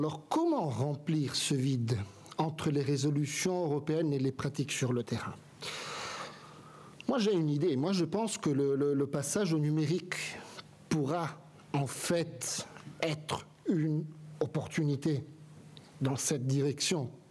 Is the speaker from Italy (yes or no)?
yes; Italy; French is a second language; Comme tout d'ailleurs en Italie, hein. Je suis italien.